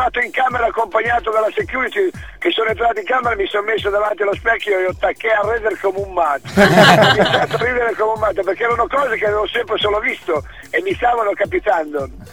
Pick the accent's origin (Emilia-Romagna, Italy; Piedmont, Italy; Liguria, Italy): Emilia-Romagna, Italy; E io, essendo emiliano